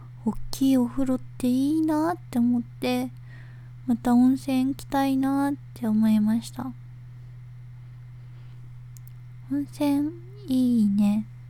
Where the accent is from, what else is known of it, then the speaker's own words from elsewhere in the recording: Tokyo, Japan; 東京都出身です。